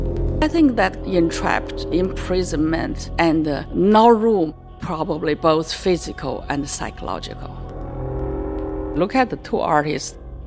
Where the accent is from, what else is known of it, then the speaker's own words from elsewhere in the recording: China; now in United States; I'm an artist from China, lives in US.